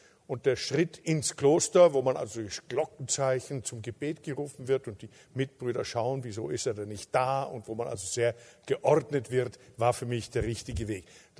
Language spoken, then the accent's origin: German; Carinthia, Austria; Ich bin in Kärnten aufgewachsen